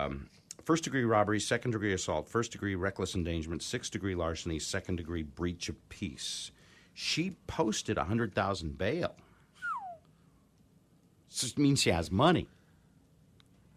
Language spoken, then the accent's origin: English; Connecticut, United States; Oh, my home state. Cool.